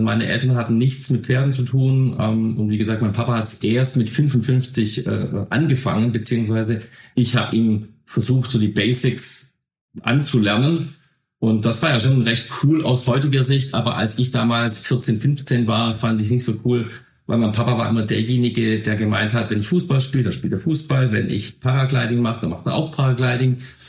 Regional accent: Baden-Württemberg, Germany; Und ich als Schwabe mag ja nicht, wenn was verloren geht und ich verliere.

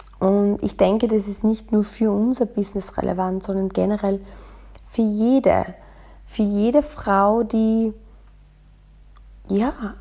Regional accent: Austria; vielleicht mal zu allen heiligen Zeiten, wie wir bei uns in Österreich sagen, eine Story hochladen oder ein Urlaubspost oder Urlaubsfoto.

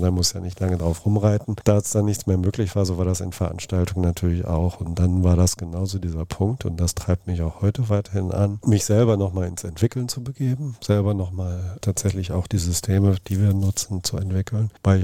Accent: North Rhine-Westphalia, Germany; now in Cologne, Germany; ich bin im Sauerland aufgewachsen, von daher war Dortmund auch immer die erste ernstzunehmende Stadt, wo man ausgegangen ist und, und also bevor ich dann nach Köln gezogen bin

